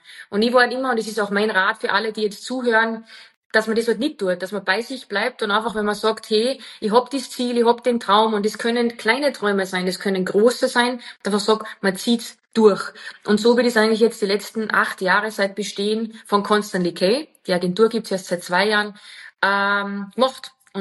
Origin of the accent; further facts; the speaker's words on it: Wagrain, Salzburg, Austria; Also ich habe ja einen Dialekt und ich bin aus dem Salzburger Land, aus Wagrain, und ich habe das ja nie versteckt, egal wo wir gelebt haben